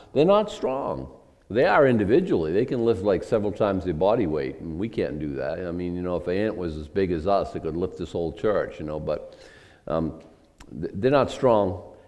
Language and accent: English; Boston, Massachusetts, United States; moved away as an adult; We said, and we're both from Boston, okay? The family's moved up here in 1976